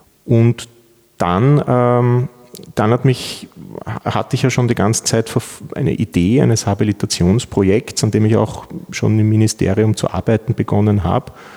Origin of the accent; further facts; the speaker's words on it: Vienna, Austria; Also ich bin Wiener, ich komme aus Wien, bin dort zur Schule gegangen, Bundesheer, dann habe ich in Wien an der Universität Wien Jus studiert